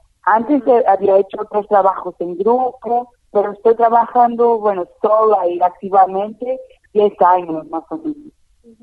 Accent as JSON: {"language": "Spanish", "town": "Porto", "region": "Porto District", "country": "Portugal", "tie": "born or raised there", "accent": "Porto", "second_language": "Spanish", "said": "mi ciudad, en el sentido que mi trabajo se vive de la palabra, de mis referentes culturales, y bueno, mi acento, mis expresiones, mis referencias en el Porto"}